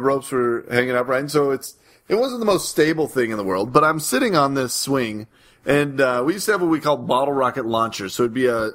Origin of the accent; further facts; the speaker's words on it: California, United States; Growing up in California, where you only had fountains and the flower bloom ones.